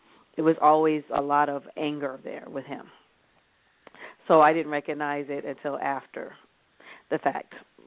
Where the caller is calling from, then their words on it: Rancho Cucamonga, California, United States; Okay, I'm calling from Rancho Cucamonga, California.